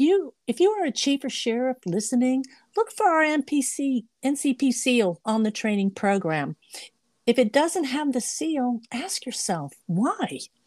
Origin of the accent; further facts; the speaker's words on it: North Carolina, United States; And in some states, like my home state of North Carolina, the legislature funds our North Carolina Justice Academy, which is where I worked for 24 years.